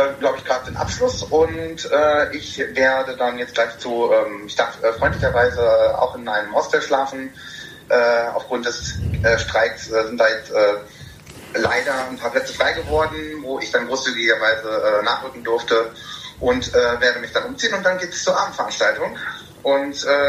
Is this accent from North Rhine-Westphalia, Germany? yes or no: yes; North Rhine-Westphalia, Germany; Fellow 2016 aus NRW, komme gebürtig aus NRW und bin auch in NRW geblieben